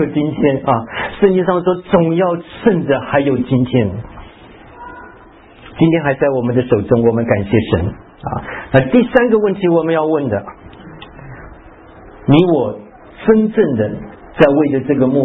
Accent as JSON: {"language": "Chinese", "country": "Taiwan", "moved": "as an adult", "said": "很多话是我们台湾国语叫做有听没有懂，听了好像没有听懂。这个可是我到美国去的时候"}